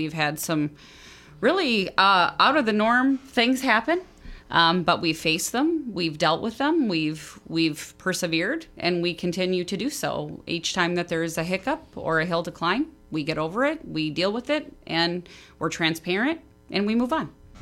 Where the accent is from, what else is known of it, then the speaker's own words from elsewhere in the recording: Hayfield, Minnesota, United States; also born or lived in Albert Lea, Minnesota / Paris / Bahrain / India; So I'm originally from Albert Lea, Minnesota. I grew up in Hayfield, Minnesota, if you can believe it, a town of 2,000 people. So I'm used to small town USA.